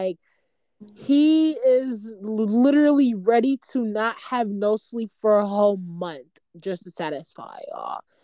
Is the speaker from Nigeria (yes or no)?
yes; Nigeria; accent: Nigerian; English is a second language; Please don't mind my English. I'm Nigerian. I got the accent.